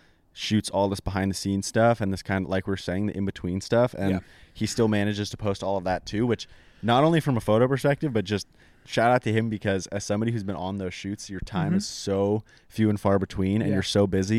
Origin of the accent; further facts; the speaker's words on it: New Hampshire, United States; Yeah, so I grew up in New Hampshire, like I was saying, in a small town, not much to do except play outside.